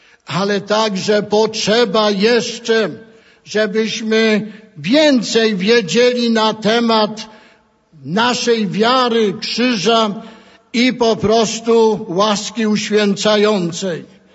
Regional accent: Zakopane, Lesser Poland, Poland; U nas w Zakopanem, na Podhalu naszym

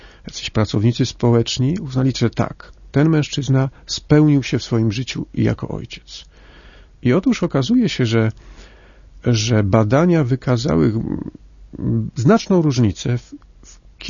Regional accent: Kraków-Częstochowa Upland, Poland; w tej części kraju, gdzie ja się wychowywałem, na Jurze Krakowsko-Częstochowskiej

